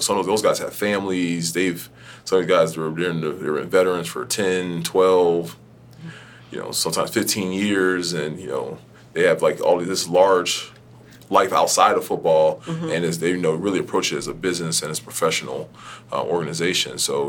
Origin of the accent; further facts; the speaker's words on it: Lauderdale Lakes, Florida, United States; I'm still a South Florida guy. You know, I grew up, you know, growing up in Lauderdale Lakes, Florida. Even going to school at University of Miami until I moved to Central Florida.